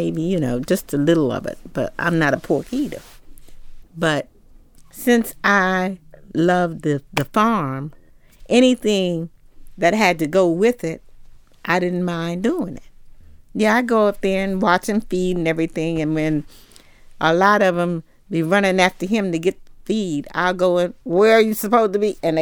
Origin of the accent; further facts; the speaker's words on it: Washington, District of Columbia, United States; I'm from Washington, D.C.